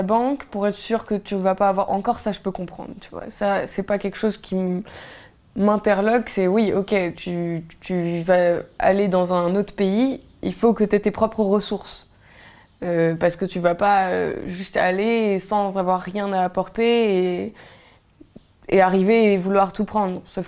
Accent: Morocco; depuis toute petite, je parle français, je pense en français, quand je rêve en français, pourtant je suis marocaine, j'ai pas les droits des gens français, enfin j'ai pas de passeport rouge, donc aux yeux de la loi, je suis considérée comme une marocaine

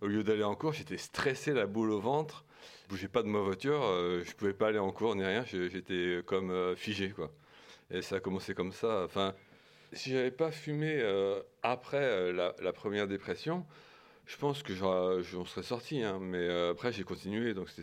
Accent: Nantes, Pays de la Loire, France; born there; je suis né à Nantes, je suis né en 78

